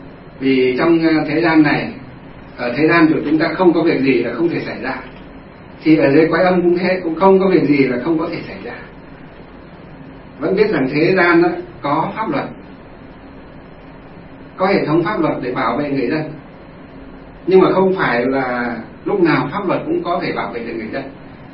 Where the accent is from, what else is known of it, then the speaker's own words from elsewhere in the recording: Thanh Lương, Hòa Bình, Vietnam; ở trong quê của chúng tôi, ở trong Thanh Lương, Kim Bôi, Hòa Bình, bây giờ là Thanh Lương, Lương Sơn, Hòa Bình, ngay trong quê lên thôi